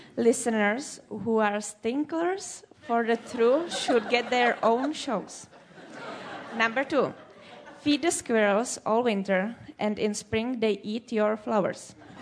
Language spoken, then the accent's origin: English; Czechia; English is a second language; I'm from Czech Republic, exchange student for this school year.